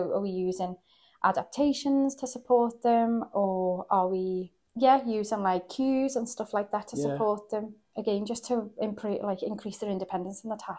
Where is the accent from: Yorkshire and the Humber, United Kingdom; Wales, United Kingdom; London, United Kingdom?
Wales, United Kingdom; now in Liverpool, United Kingdom; So I'm actually from South Wales.